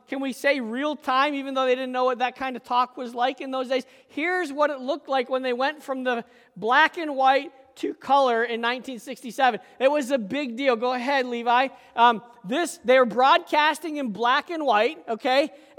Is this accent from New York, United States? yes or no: yes; Massena, New York, United States; When we were growing up, now, here, I grew up in Messina, right?